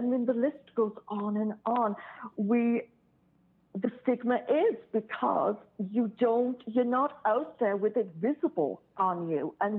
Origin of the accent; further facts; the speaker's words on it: United Kingdom; I'm the Brit in the high heels that's going, okay, let me tell you something.